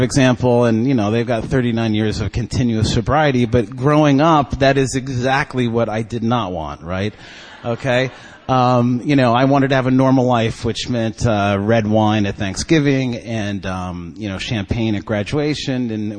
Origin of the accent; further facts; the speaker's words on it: New York, United States; I grew up here in New York.